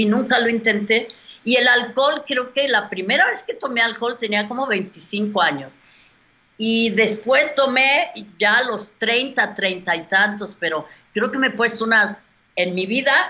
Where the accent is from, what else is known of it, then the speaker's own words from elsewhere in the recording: Guadalajara, Jalisco, Mexico; obviamente soy de Guadalajara y crecí con el mariachi.